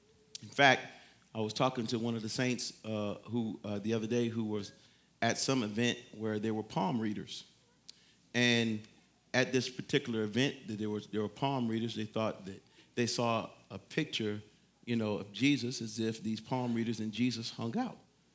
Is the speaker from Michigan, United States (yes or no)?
yes; Detroit, Michigan, United States; at least it was for me as a young man growing up in Detroit. I was about to say Detroit's inner city, but the whole thing seemed like it's just city, Detroit.